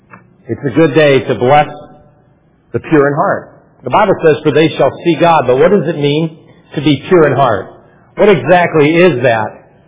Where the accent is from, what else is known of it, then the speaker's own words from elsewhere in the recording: California, United States; I think about my mom. I think about growing up in California.